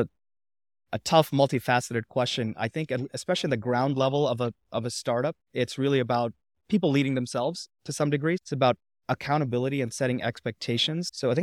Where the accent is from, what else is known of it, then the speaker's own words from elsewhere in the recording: New York City, New York, United States; on top of being an immigrant, growing up in New York City, which is a town full of immigrants